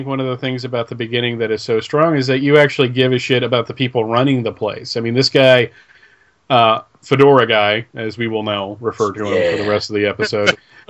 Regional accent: Pennsylvania, United States; Seriously, I grew up in Pennsylvania, and I lived near a pretty, you know, third most densely populated area of Pennsylvania.

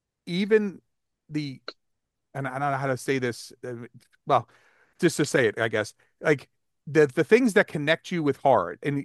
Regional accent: Brewster, New York, United States; That's where we're from. We're from Brewster.

